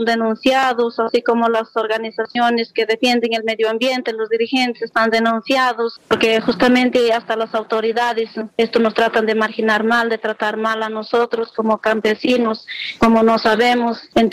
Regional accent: Celendín, Cajamarca, Peru; Como somos peruanos, cajamarquinos, celendinos

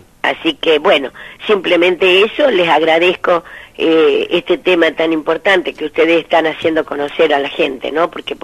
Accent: northern Argentina, Argentina; cuando vinimos del Malón de la Paz, de allá del norte argentino

